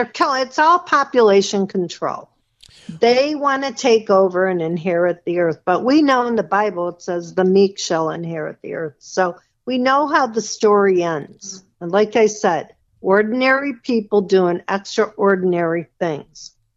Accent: United States; And believe me, I am an American patriot, and I'm proud that I serve.

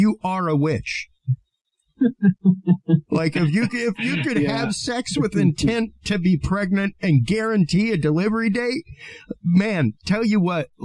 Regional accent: Texas, United States; Come on. I'm from Texas.

